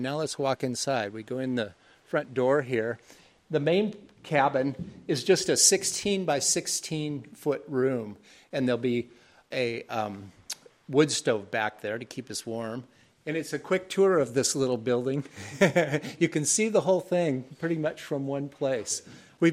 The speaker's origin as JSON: {"language": "English", "region": "Oregon", "country": "United States", "tie": "born or raised there", "moved": "as an adult", "lives_now": "Alaska, United States", "said": "I knew from the time I was a young kid growing up in Oregon that I really wanted to move to Alaska."}